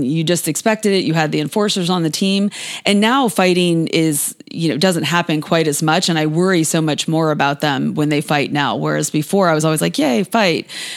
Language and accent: English; Fort Myers, Florida, United States; Well, my maiden name was … I grew up in Fort Myers, so I was a huge football fan. It was the 80s in Florida